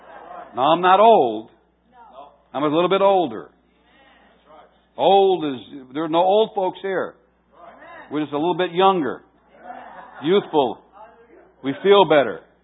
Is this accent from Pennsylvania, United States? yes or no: no; Wisconsin, United States; Now, I come from Wisconsin in the wintertime when everything is frozen, the frozen tundra, when there is nothing alive.